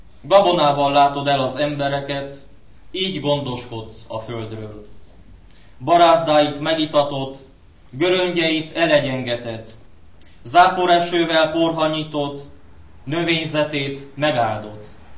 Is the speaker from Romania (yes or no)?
yes; Transylvania, Romania; erdélyi vagyok. A múlt év szeptemberétől kezdtem meg a tanulmányaimat a pápai református teológián. Erdélyben Marosvásárhely környékén lakok